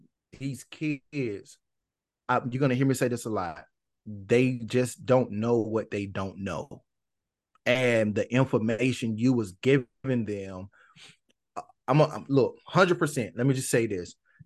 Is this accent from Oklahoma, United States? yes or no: no; North Carolina, United States; But growing up in Anson County, it still afforded me time to be a child.